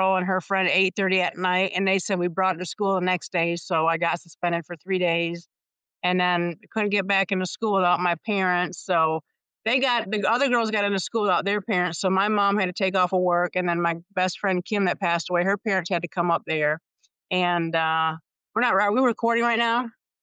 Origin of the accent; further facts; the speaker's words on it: Grand Rapids, Michigan, United States; I grew up in Grand Rapids, Michigan.